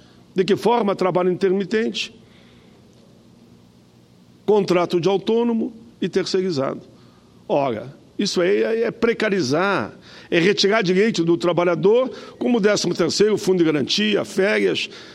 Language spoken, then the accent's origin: Portuguese; Rio Grande do Sul, Brazil; E quero contar, inclusive, com o seu apoio lá no Rio Grande do Sul. Vossa Excelência aqui é uma referência também, pode crer, lá no meu estado.